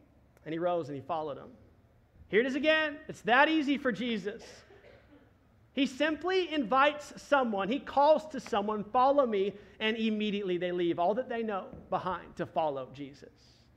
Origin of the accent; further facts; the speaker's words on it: Dallas, Texas, United States; It's kind of like for me growing up in Dallas wanting to play for the Dallas Cowboys one day.